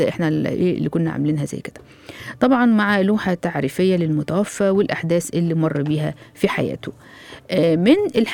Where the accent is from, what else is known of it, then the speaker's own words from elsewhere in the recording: Egypt; عشان أنا مصرية قديمة